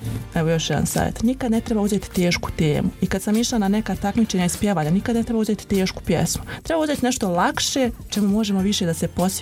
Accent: Bosnia & Herzegovina; onu fabriku koja je najpoznatija kod nas u Bosni i Hercegovini

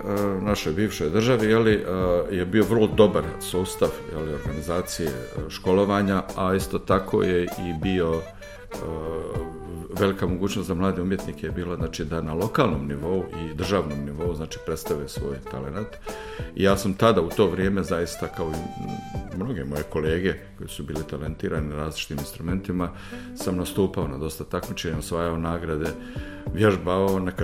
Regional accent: Sarajevo, Federation of Bosnia and Herzegovina, Bosnia & Herzegovina; moved away as an adult; also born or lived in Kreševo / Italy; now in Norway; Ja sam rođen u Sarajevu i odrastao veći dio svog života, znači to je bila nekakva relacija Kreševo-Sarajevo, ili Kreševo su bili vikendi, a većinom, a u Sarajevu sam živio najveći dio svog života.

